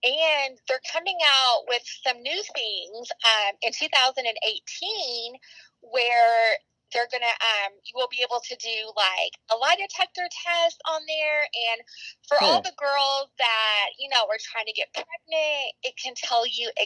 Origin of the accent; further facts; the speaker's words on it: Tyler, Texas, United States; now in Dallas, United States; Okay, I'm born and raised from Texas. I grew up in Tyler, Texas, and went to school in White House.